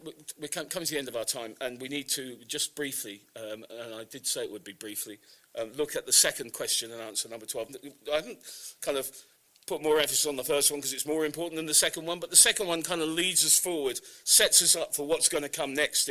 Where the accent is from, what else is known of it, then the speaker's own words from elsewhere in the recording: United Kingdom; It's no more unfair than my being British is unfair because my dad was British. Excuse me. I'm born with all of the advantages and the disadvantages of being born